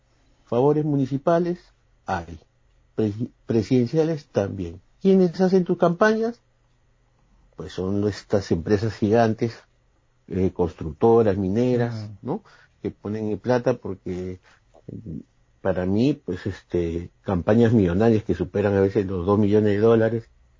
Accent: Peru; Lamentablemente, para mí, que soy peruano, sí, lo digo así

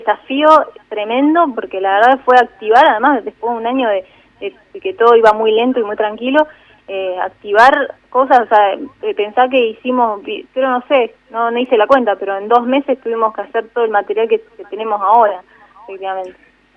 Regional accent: Capilla del Monte, Córdoba, Argentina; also born or lived in Rosario; después con mis viejos nos fuimos a vivir a Capilla del Monte, en Córdoba, que mis viejos siguen viviendo allá con mis hermanos. Y cuando tuve que estudiar, nací a Córdoba Capital, porque es lo que está más cerca

